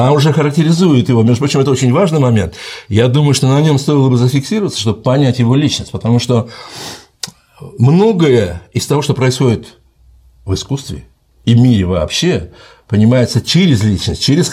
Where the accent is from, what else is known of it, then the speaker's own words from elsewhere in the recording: Tbilisi, Georgia; Вот у меня, где я вырос в Тбилиси, был странный человек